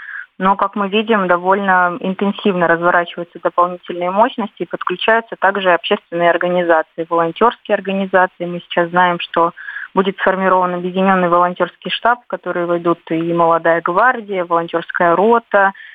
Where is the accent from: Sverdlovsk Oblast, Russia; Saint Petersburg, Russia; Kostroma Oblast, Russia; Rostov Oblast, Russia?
Rostov Oblast, Russia; born there; Я как уроженка Ростовской области могу сказать о том, что здесь подключались также и местные жители.